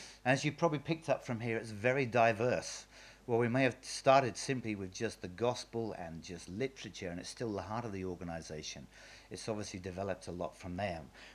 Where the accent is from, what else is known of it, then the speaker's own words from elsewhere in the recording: East of England, United Kingdom; accent: rural Suffolk; Most people think I sound Australian or South African. Is that right? Sorry about that. I'm from Suffolk. We have a bit of a rural accent. I think that's where it comes from.